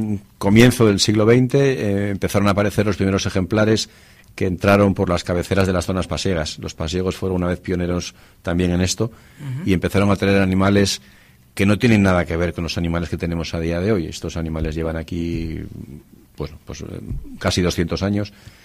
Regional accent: Santander, Cantabria, Spain; yo soy nacido en Santander y ahí me he criado, pero todos los veranos de mi vida los he pasado en el pueblo de mi madre, que es Güemes.

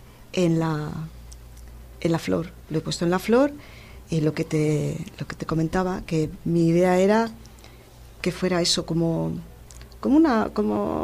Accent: Laredo, Cantabria, Spain; soy de Laredo

